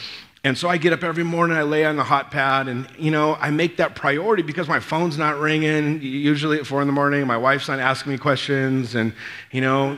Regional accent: Los Angeles, California, United States; I lived in South L.A. I grew up in South L.A. area, and that's where most of my problems probably started.

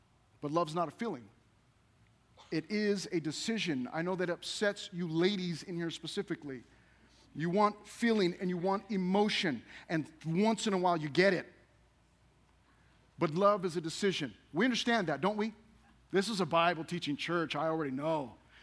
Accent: San Bernardino, California, United States; I'm from San Bernardino. We specialize in criminal element. That's what we do there. I grew up there.

